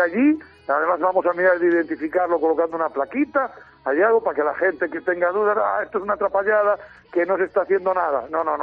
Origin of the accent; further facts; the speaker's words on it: Ortigueira, Galicia, Spain; nosotros venimos de la zona de Ortigueira, de los somos naturales de allí.